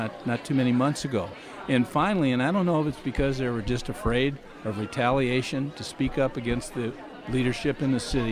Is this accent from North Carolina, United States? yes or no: no; St. Charles, Missouri, United States; When I was growing up in St. Charles, I mean, you know, there were shops out here, but if you're really serious about shopping, you had to go to St. Louis.